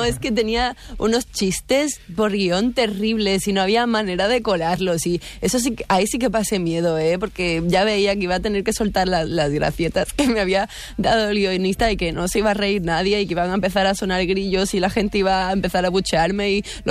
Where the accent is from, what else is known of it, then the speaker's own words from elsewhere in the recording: Sweden; accent: Swedish; Spanish is a second language; yo tengo acento sueco hablando en inglés